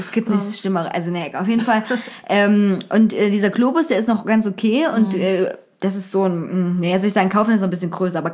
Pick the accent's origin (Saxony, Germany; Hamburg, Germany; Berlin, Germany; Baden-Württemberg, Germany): Saxony, Germany; Zwickau; Also bei uns in Zwickau war es auch mal so Klobus.